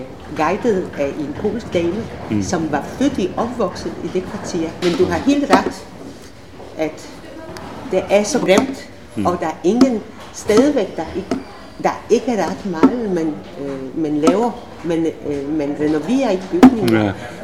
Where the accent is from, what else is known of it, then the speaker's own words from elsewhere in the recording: Łódź, Łódź Voivodeship, Poland; Swedish is a second language; Och jag kommer ju själv från Lodz.